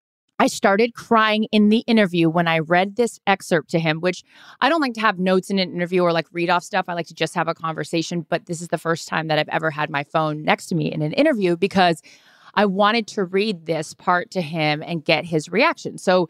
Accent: Seattle, Washington, United States; So, of course, I'm from Seattle. I love, you know, what this city has done.

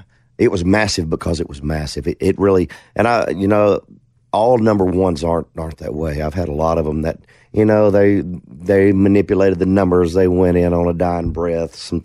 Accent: Atlanta, Texas, United States; born there; I was born in Atlanta, Texas, 1968. All … lived in Texas, lives there. My mother remarried when I was very young, so I didn't grow up there.

